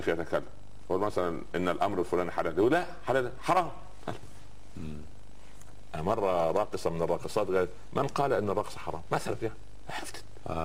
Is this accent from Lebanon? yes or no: no; Egypt; عندنا في مصر